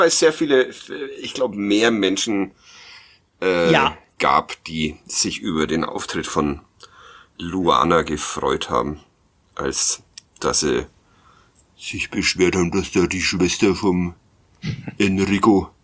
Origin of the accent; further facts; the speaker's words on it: Nuremberg, Bavaria, Germany; ich als Nürnberger